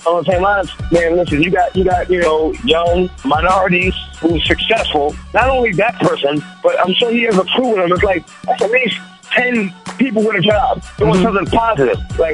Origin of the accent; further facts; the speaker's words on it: New York, United States; You know, I'm a New Yorker, so that hit home.